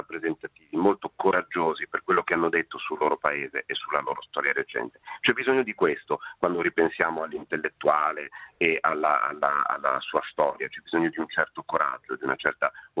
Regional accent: Liguria, Italy; Io sono Ligure, non sono genovese ma sono Ligure

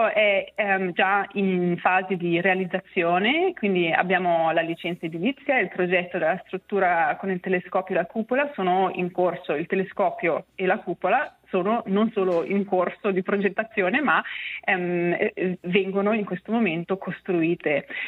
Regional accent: Ticino, Switzerland; Io sono nata nel Locarnese e cresciuta nelle terre di Piedemonte in Valle Onsernone

